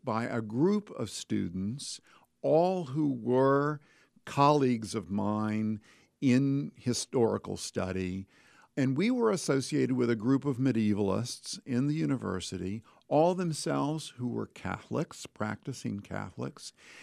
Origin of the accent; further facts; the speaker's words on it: New Orleans, Louisiana, United States; also born or lived in Dallas, United States; I turned back to the priory in my hometown and in New Orleans, in my parish